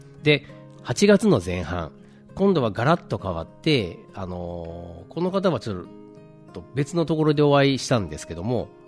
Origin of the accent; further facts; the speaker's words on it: Kansai, Japan; 私関西出身なので、関西人で